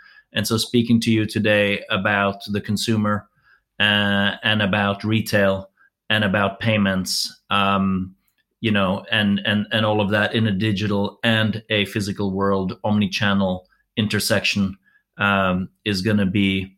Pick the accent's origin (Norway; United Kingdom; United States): Norway; accent: American; Despite my American accent, I'm actually Norwegian.